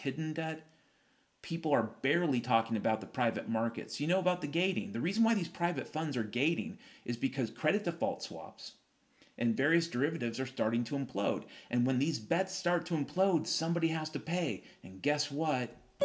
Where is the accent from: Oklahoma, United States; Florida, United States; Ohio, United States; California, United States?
Ohio, United States; Toledo; You know, I come from Toledo.